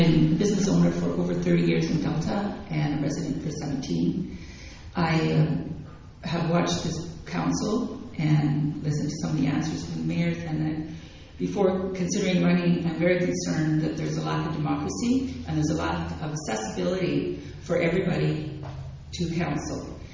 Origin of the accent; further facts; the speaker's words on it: Denmark; I'm from Denmark originally. And everybody in Denmark lives in small homes